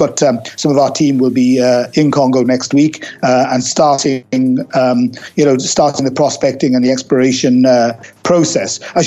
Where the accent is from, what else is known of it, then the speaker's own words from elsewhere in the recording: Wales, United Kingdom; I'm Welsh, and I grew up in South Wales and with family in the coal mining industry.